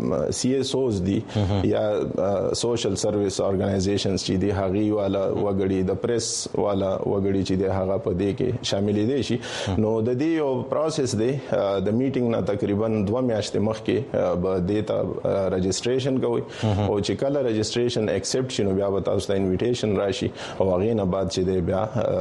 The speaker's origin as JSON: {"language": "Pashto", "region": "Khyber Pakhtunkhwa", "country": "Pakistan", "lives_now": "Peshawar, Pakistan", "said": "زما تعلق د قبایلی سیمو او رگزی ضلع سره دی خو دا وخت موږ په پیښور کې میشته یو."}